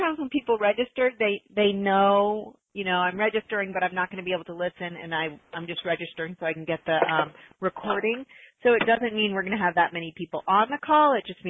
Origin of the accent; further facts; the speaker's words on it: Wayland, Massachusetts, United States; Oh, from Melrose? I grew up in Wayland.